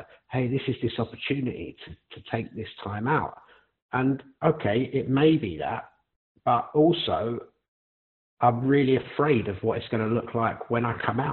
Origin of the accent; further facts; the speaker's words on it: London, United Kingdom; So, yes, I grew up in East London.